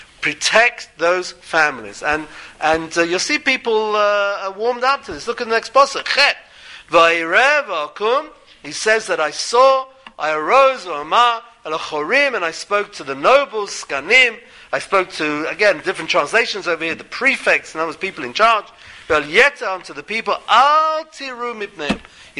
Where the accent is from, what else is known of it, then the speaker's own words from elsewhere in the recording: England, United Kingdom; accent: English; me coming with my English accent